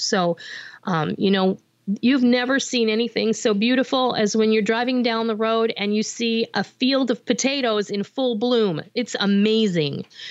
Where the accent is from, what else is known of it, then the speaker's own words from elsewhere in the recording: Arizona, United States; my brother, he lives in New Mexico, and I grew up in Arizona from the time I was 11.